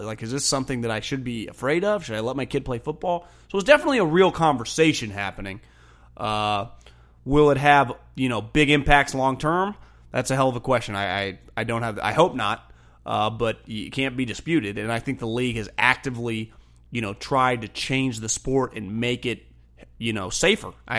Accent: Davis, California, United States; where I grew up in Davis

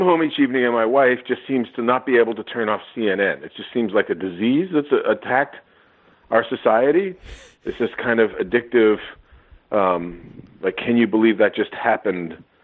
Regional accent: Canada; now in United States; as a Canadian, an expat Canadian living in America

